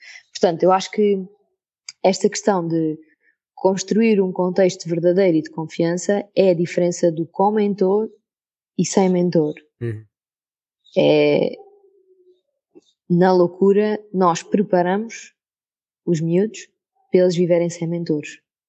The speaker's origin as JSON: {"language": "Portuguese", "region": "Algarve", "country": "Portugal", "said": "Eu sou do Algarve"}